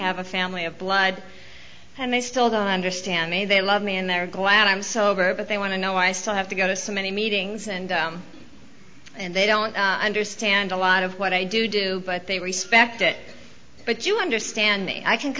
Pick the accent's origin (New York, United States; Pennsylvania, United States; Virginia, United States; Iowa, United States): Iowa, United States; And I grew up in Iowa, and that was my first resentment, so I'm going there tomorrow, and I've made peace with all of that.